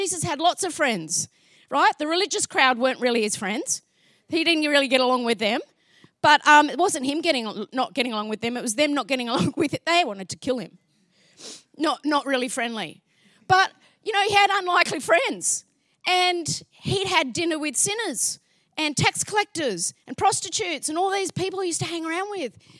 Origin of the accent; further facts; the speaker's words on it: New South Wales, Australia; I've got my favourite place to go to for coffee back home. I'm from the Northern Beaches.